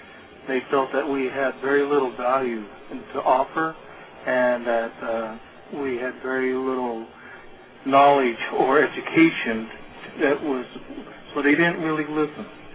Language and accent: English; United States; born or raised there